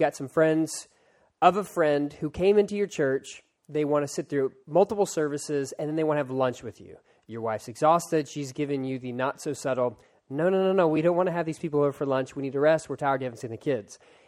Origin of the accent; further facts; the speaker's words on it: Philadelphia, Pennsylvania, United States; born there; now in Texas, United States; Now, I was born in Philadelphia, but I live in Texas now.